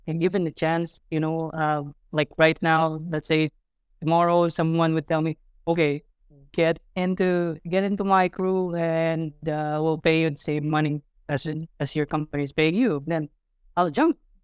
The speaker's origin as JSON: {"language": "English", "country": "Philippines", "said": "I'm from the Philippines, by the way."}